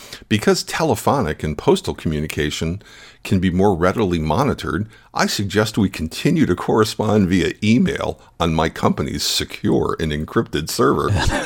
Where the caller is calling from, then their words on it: Albany, New York, United States; I hail from Albany, New York.